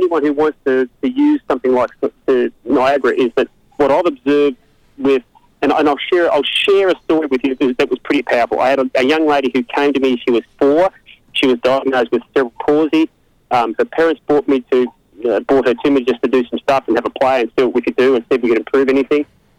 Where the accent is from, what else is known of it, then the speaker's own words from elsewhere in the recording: Victoria, Australia; now in Noosa Heads, Australia; I'm in Noosa Heads. I'm originally from Victoria. I actually got married in Mornington, believe it or not, many years ago.